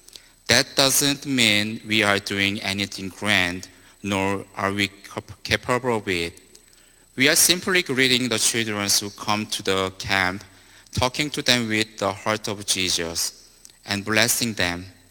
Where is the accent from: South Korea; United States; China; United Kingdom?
South Korea; English is a second language; I'm from South Korea, and Korea is a small country.